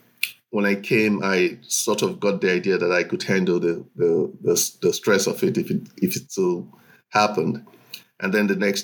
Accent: South East, Nigeria; also born or lived in Northern Nigeria; So I'm from the southeastern part of Nigeria. I was born in Nigeria. I went to school in the northern part of Nigeria

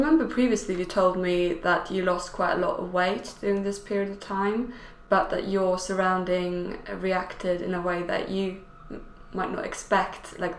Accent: Sweden; I'm from Sweden

